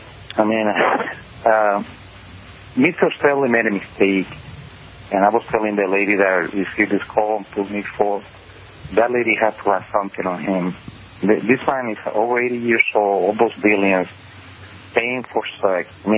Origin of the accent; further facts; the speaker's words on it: Puerto Rico; born there; I have dealt with racism since I was born in Puerto Rico.